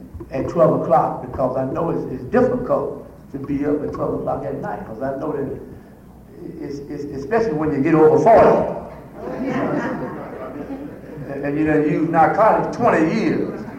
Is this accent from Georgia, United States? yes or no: no; Alabama, United States; now in Washington, United States; I'm from Alabama, and I now live in D.C.